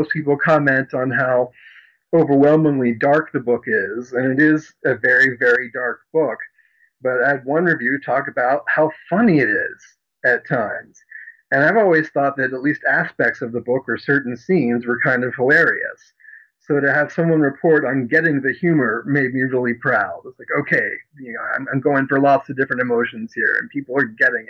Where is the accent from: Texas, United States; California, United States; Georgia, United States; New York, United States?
Georgia, United States; I grew up in the American South in Georgia and had plenty of exposure to the dominant religious traditions there.